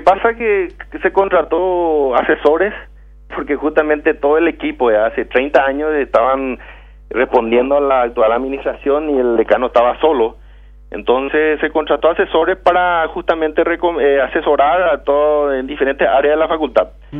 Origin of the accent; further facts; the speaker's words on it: Paraguay; Así como nosotros, como paraguayos, pagamos nuestros impuestos. Nuestras ganancias se quedan acá.